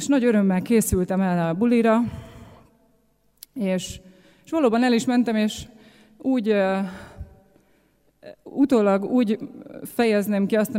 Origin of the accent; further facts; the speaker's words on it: Hungary; Vidéki nagyvárosból származom